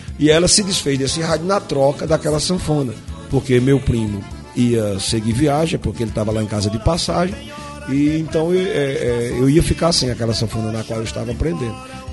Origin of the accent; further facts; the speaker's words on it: Jardim do Seridó, Rio Grande do Norte, Brazil; nasci aqui pertinho, na rua Nilo Peçanha, número 1216. E com 2 meses de idade, eu voltei para Jardim do Seridó. E lá eu fui criado, naquele sertão, né, nas margens do rio Seridó